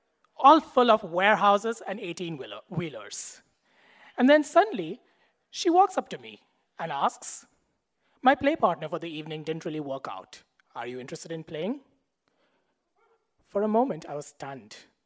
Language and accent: English; Mumbai, Maharashtra, India; moved away as an adult; now in United States; I grew up in Mumbai, which is a teeming city of 20 million people, in a culture that never really ever talks about sex